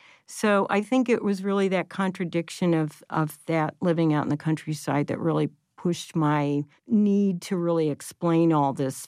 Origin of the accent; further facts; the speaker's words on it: Pittsburgh, Pennsylvania, United States; and I grew up in Pittsburgh, which is another city that had a long history during the steel industry of polluted air.